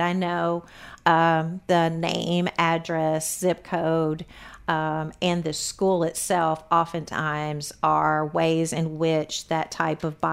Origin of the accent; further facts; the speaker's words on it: Searcy, Arkansas, United States; So if I'm from Searcy, Arkansas. So once again, not being from Little Rock, it's like, oh, then it's a scramble.